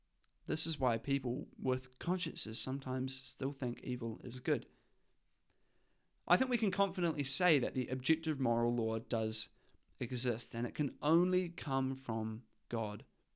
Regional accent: Christchurch, Canterbury, New Zealand; If you're in Christchurch, my hometown, and you want to come and have a discussion with me or debate me or anything like

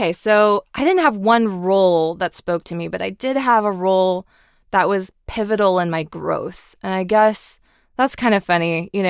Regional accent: Kansas, United States; So growing up in Kansas, I'm sure I get a lot of Wizard of Oz jokes, as you may imagine. And no, I've never seen a tornado.

